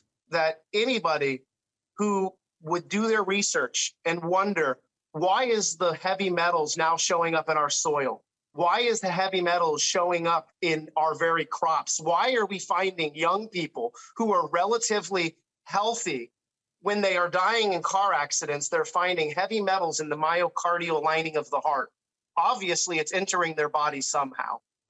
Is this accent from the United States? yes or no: yes; West Palm Beach, Florida, United States; So I grew up in West Palm Beach, Florida, born and raised.